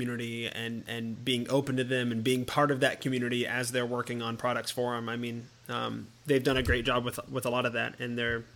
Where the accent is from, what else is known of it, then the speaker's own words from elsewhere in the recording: Iowa, United States; I grew up in the Midwest in Iowa myself, and always dreamed of going to Gen